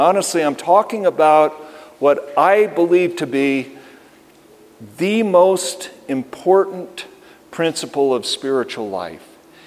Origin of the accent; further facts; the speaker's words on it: Plentywood, Montana, United States; born there; And I was born in Plentywood, Montana.